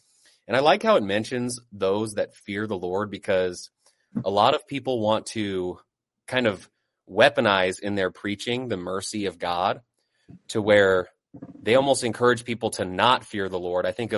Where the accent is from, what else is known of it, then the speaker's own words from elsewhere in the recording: United States; born there; I was born in America.